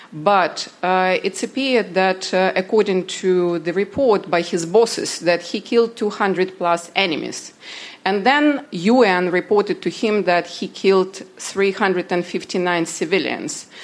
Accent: Belarus; I'm coming from Belarus and dealing with Pifuminat.

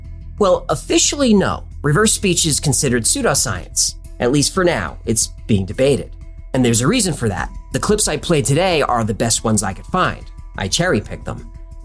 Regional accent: United States; And I can understand either of these, but I'm an American.

